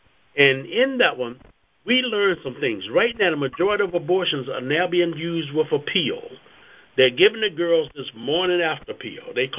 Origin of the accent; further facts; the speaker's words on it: United States; When I was a little boy, I used to be so glad I was brought up in America and didn't have to deal with the communist propaganda.